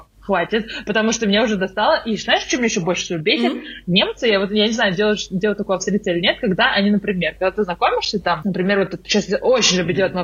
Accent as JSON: {"language": "Russian", "country": "Uzbekistan", "also_born_or_lived": "Moscow", "said": "я говорю, что я там из Узбекистана"}